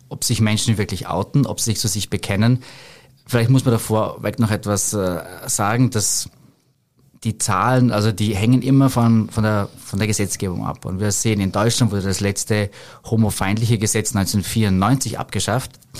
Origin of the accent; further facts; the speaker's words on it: Hörbranz, Vorarlberg, Austria; Ich komme aus Vorarlberg, bin in Hörbranz geboren, in einem Kaff, zu einer Zeit, wo es noch kein Internet gab.